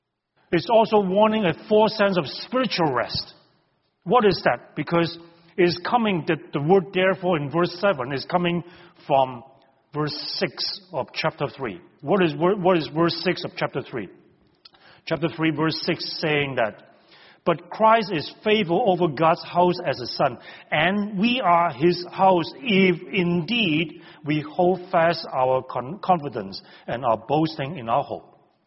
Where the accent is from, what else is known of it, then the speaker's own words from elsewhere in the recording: Hong Kong; I grew up in Hong Kong.